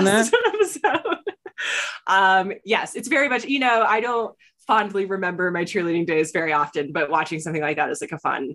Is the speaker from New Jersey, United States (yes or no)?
no; California, United States; also born or lived in Florida; So my dad was in the military. So I grew up in Florida and California and Florida and California.